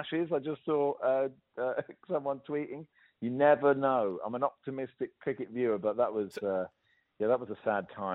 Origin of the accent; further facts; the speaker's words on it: England, United Kingdom; as an Englishman